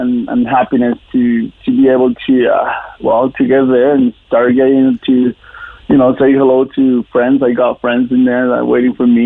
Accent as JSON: {"language": "English", "country": "Colombia", "moved": "as an adult", "lives_now": "Edmonton, Canada", "said": "No, I was born and raised at the age of 32. I moved to Canada from Colombia."}